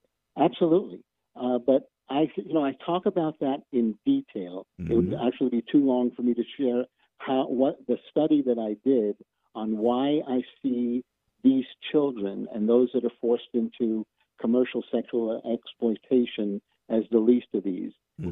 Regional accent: Brooklyn, New York, United States; born there; I was born in Brooklyn, New York.

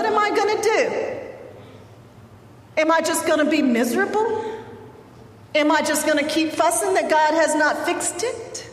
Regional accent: Denver, Colorado, United States; I lived north of Atlanta, even though we grew up in Denver, Colorado, where we went to middle school and high school together.

